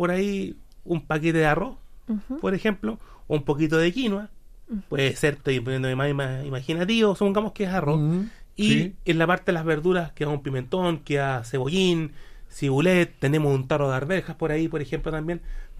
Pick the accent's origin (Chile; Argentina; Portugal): Chile; los chilenos somos gozadores, igual somos buenos para comer.